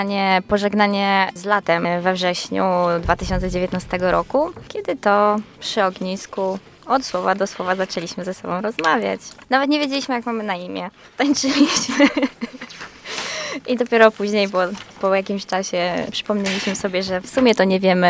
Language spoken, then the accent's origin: Polish; Radom, Masovian Voivodeship, Poland; moved away as an adult; also born or lived in Lublin; now in Greater Poland, Poland; pochodzę z okolic Radomia, studiowałam i mieszkałam 10 lat w Lublinie i właśnie trafiła się okazja, żeby przyjechać do Wielkopolski do pracy.